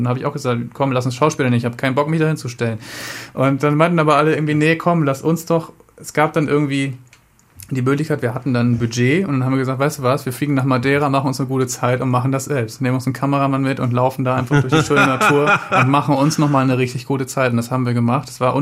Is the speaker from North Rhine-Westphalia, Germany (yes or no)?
no; Lower Saxony, Germany; ich bin auf dem Bauernhof groß geworden in Ostfriesland, neben dem Fußballplatz. Bin jetzt Vegetarier und Musiker und wohne in der Stadt.